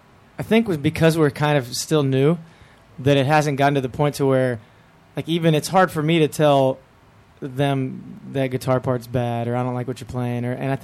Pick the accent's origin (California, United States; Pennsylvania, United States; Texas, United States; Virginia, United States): Texas, United States; And I think, you know, growing up in Texas and seeing how many Texas acts that build huge followings